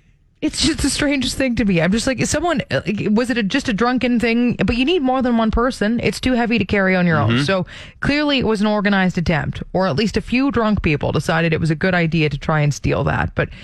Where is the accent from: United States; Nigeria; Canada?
Canada; But I was thinking, I was like, we're Canadian. Like, we can manage that.